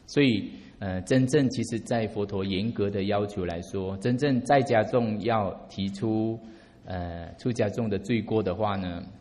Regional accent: Malaysia; now in China; 在福岩，我刚从马来西亚来的时候，其实我都觉得哦，福岩哈，个导师的地方应该是非常哦，很庄严，很殊胜。

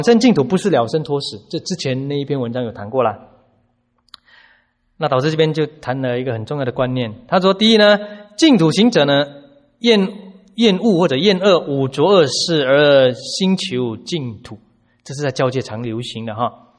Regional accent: China; 那翻译我们中国人听得懂就是我见

